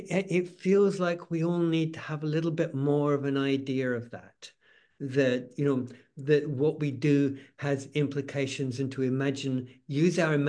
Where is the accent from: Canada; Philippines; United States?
Canada; I can't even say I'm a Canadian